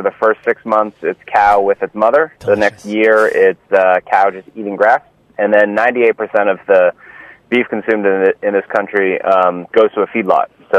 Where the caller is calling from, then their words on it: Boston, Massachusetts, United States